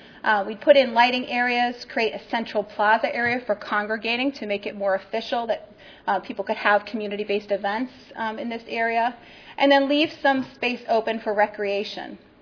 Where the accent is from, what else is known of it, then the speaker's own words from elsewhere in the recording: New Hampshire, United States; thinking about New England weather, you know, I'm coming from New Hampshire.